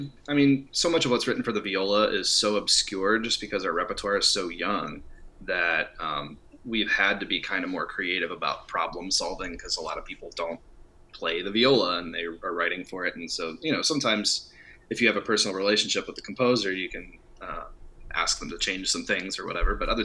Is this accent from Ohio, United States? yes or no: no; Nashville, Tennessee, United States; also born or lived in Louisiana / Mexico; But I'm from Nashville originally, went to Vanderbilt for my undergrad